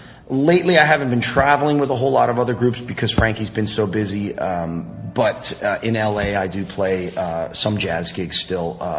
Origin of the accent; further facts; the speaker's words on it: Uncasville, Connecticut, United States; we're at the Mohegan Sun Casino, which is where I grew up in Uncasville, Connecticut, near where I grew up.